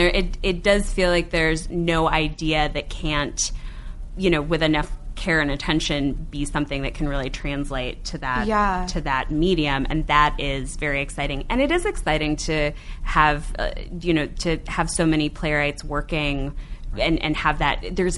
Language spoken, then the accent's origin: English; Cleveland, Ohio, United States; It is about Cleveland, Ohio, my hometown, and a unknown, died too young beat poet from Cleveland named D.A. Levy